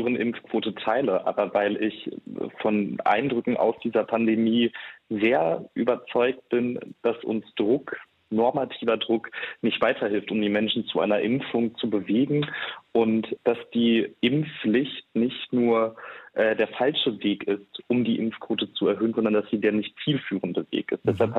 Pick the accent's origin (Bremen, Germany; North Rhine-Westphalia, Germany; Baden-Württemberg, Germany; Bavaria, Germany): North Rhine-Westphalia, Germany; Wenn ich in die Niederlande schaue, ich komme aus Nordrhein-Westfalen